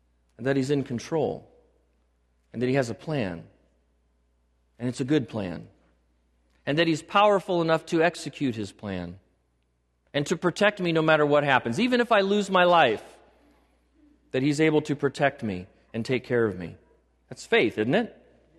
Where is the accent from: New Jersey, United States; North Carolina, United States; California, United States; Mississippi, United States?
California, United States; Now, because I'm a Californian and I have rights